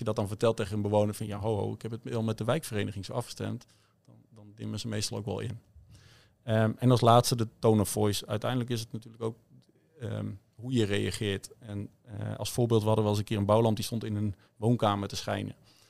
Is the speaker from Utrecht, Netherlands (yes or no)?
yes; Utrecht, Netherlands; Ik kom uit Utrecht en ik kom helemaal niet uit om deze omgeving.